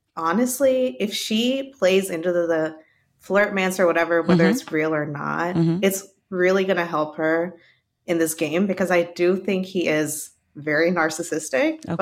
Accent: Arkansas, United States; Oh, you know, see, I'm from Arkansas, so I know what glamping is.

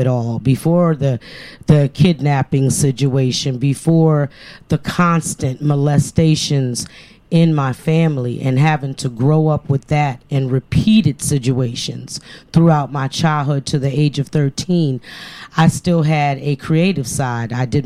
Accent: Stamford, Connecticut, United States; Growing up in Stanford, coming from the village, the projects area, and then basically in the inner city areas of Stanford, Connecticut.

